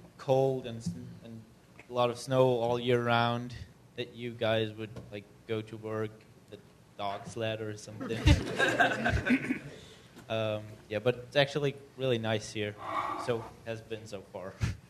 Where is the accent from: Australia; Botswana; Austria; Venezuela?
Austria; English is a second language; now in United States; from Austria. I'm 17 years old. Now I come from a city with 1,800 people.